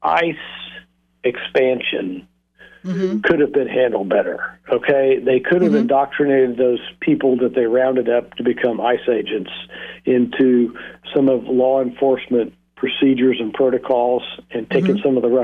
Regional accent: Oklahoma, United States; I'm from Oklahoma.

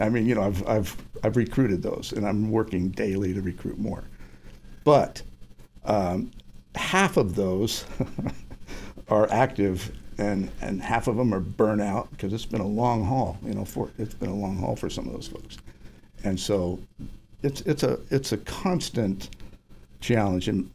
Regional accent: Albany, Oregon, United States; I grew up in Albany, and there was a timber carnival.

